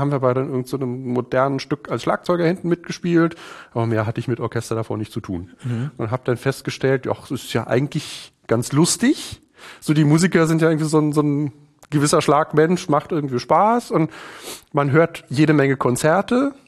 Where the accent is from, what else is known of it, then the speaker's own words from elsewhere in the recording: Berlin, Germany; Berlin. Ich komme aus Berlin, genau.